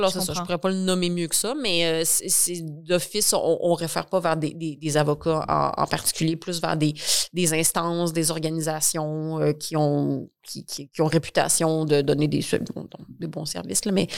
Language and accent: French; Quebec, Canada; ma mère est mexicaine. Mais je suis née au Québec. J'ai vécu toute ma vie au Québec. Je n'ai jamais vraiment vécu ailleurs.